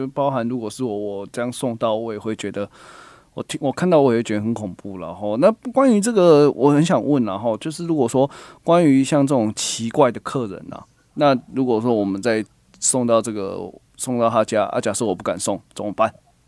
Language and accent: Chinese; Taiwan; 我认为其实如果说可以让我们台湾人的薪水，让大家的薪水可以普遍提升